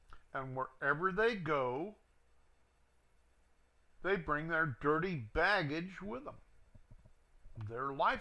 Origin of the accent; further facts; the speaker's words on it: Cincinnati, Ohio, United States; I was born and raised in Cincinnati. We had segregated schools. We had segregated neighborhoods, segregated restaurants. That's not the South. That's in Ohio.